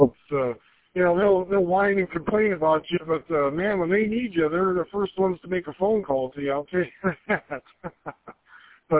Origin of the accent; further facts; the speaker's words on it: Trenton, Michigan, United States; Yes, I grew up here in Trenton, and I'm still here.